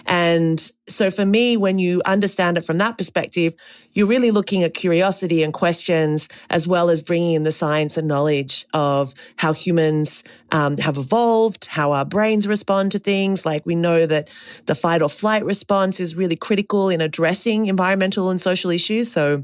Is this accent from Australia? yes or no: yes; Australia; I mean, originally I'm Australian. I've lived and worked all over the world.